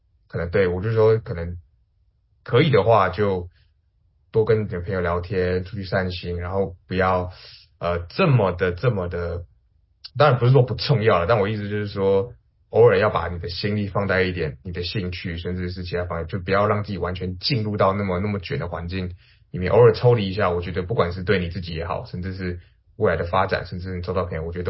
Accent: Taiwan; now in United States; 因为我从台湾来嘛，那我自己本身个性又比较的乐天

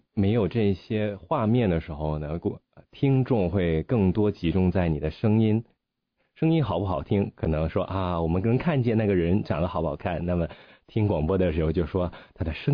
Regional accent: Northeast China, China; 这个就是我自己是东北人啊，我们东北人的特点是什么呢？是平翘舌不分。

